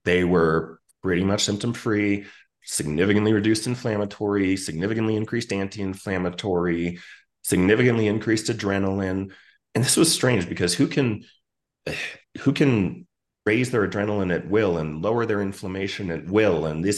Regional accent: Tucson, Arizona, United States; I grew up in Arizona. I grew up in Tucson. It's hot there.

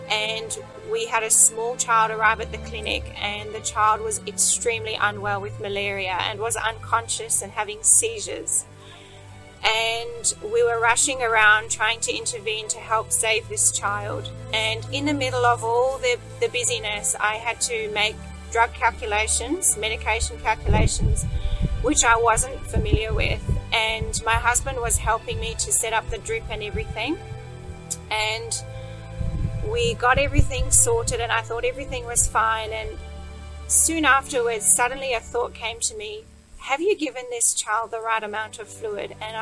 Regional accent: Australia; now in Mozambique; I'm from Australia and I'm here with my husband and three children.

